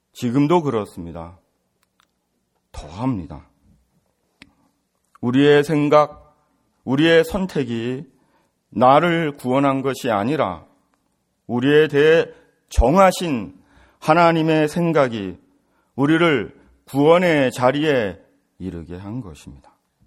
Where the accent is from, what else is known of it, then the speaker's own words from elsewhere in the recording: South Korea; 내가 내 스스로 한국 사람으로 남자로 … 정해서 태어난 것이 아닌 것처럼